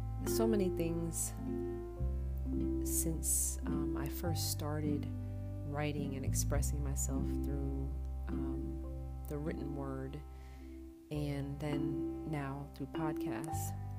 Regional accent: Brooklyn, New York, United States; those kind of things were really what stimulated me growing up in Brooklyn.

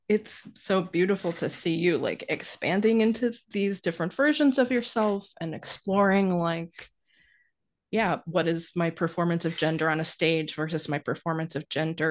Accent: Ohio, United States; as like a little queer kid growing up in Ohio, where it's like, wow, the Rocky Horror Picture Show, this is wild.

